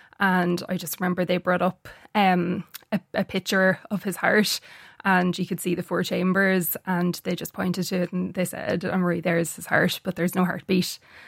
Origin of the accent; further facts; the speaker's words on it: Ulster, Ireland; I'm from Donegal, so wake culture is quite a, you know, prevalent thing.